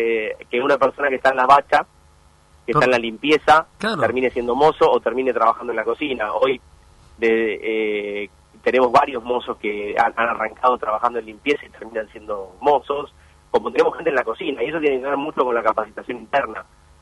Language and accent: Spanish; Argentina; A nosotros somos a los argentinos fanáticos del queso y dulce